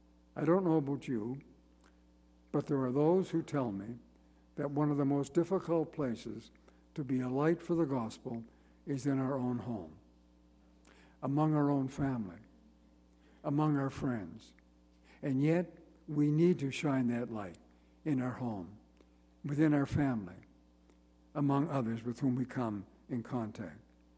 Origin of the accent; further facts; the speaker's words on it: Nova Scotia, Canada; I come from Nova Scotia, as you know